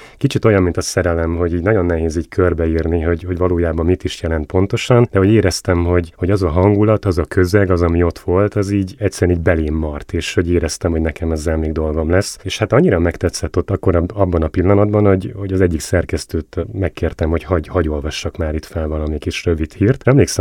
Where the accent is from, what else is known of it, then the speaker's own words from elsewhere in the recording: Hungary; now in Wales, United Kingdom; amikor megtudták, hogy én Magyarországról jövök